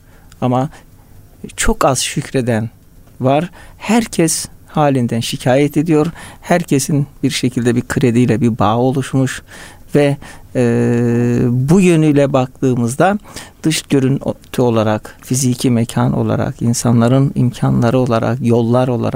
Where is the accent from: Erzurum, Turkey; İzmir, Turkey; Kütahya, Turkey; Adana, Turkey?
Adana, Turkey; Amasya, Sivas, Kayseri üzerinden memleketimiz Adana'ya geçtik.